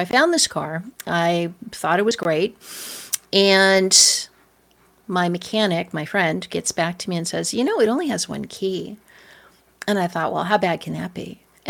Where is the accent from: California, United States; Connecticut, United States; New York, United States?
California, United States; Los Angeles; But I am originally from Los Angeles, where no one buys American cars.